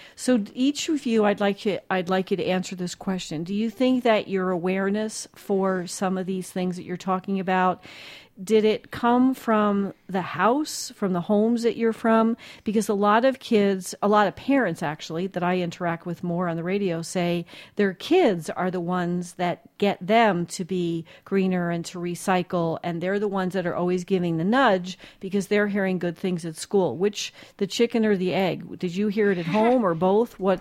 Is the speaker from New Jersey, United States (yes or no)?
yes; New Jersey, United States; Okay, and I'm from New Jersey. I can usually keep up.